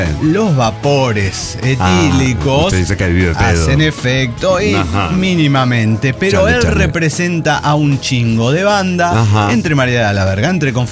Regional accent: Mexico City, Mexico; Soy originario del DF. Ahora Ciudad de México

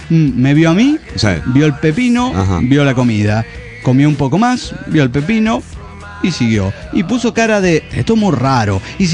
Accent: Anaco, Anzoátegui, Venezuela; Soy la monaguilla de Anaco, Venezuela.

